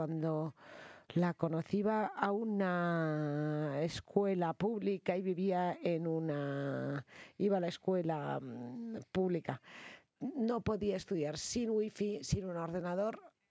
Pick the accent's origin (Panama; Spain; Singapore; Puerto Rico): Singapore; soy estudiante, vivo en Singapur en bachillerato. Yo vengo de un país rico, Singapur.